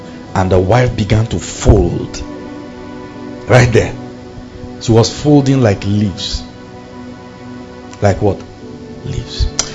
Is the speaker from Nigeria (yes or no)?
yes; Kano, Nigeria; Growing up in Kano, there was a large evangelical team.